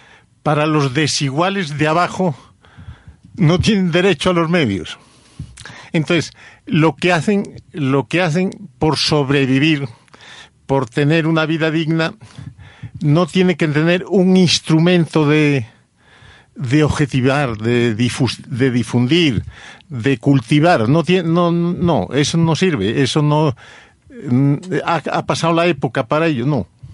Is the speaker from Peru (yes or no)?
yes; Peru; en mi país, en el Perú, dicen que hay muchas experiencias populares bonitas y lindas